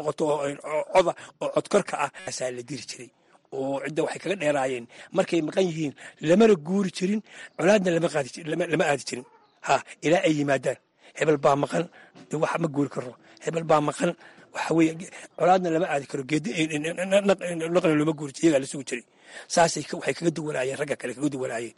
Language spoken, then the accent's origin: Somali; Buuhoodle, Togdheer, Somalia; waxaan ku dhashay magaalada Buuxoodle